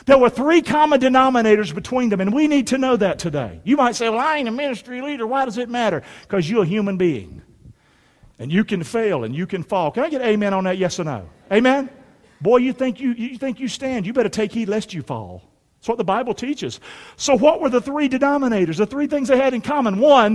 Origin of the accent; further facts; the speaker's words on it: Rockingham, North Carolina, United States; If I'm from Rockingham, North Carolina, I understand it, you can understand it.